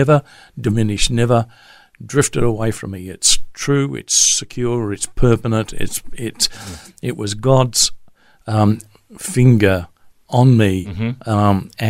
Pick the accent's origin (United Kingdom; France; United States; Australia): Australia; Charters Towers, Queensland; born there; I was born in Charters Towers. My dad was pastoring his first church in Charters Towers.